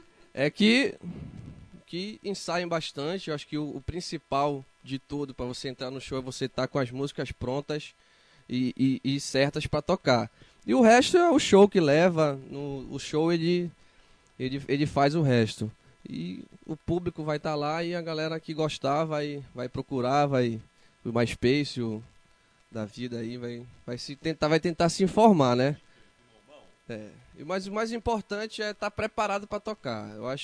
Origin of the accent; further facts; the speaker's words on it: Abaeté, Brazil; Eu sou nativo de Abaeté, né? Nasci em Abaeté.